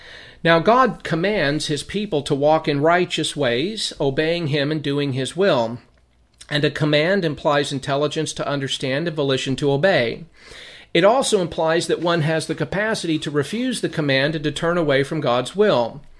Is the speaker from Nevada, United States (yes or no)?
yes; Las Vegas, Nevada, United States; When I was growing up in Vegas, from 1980 to 1990, I fell into the lifestyle of drugs for about 7 years